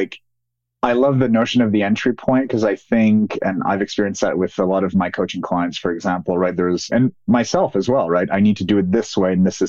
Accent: Montreal, Quebec, Canada; Well, I am French-Canadian by birth, so I grew up around Montreal.

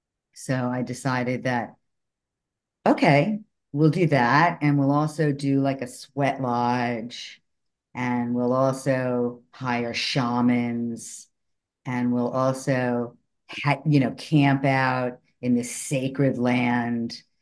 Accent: Miami, Florida, United States; I'm from Miami.

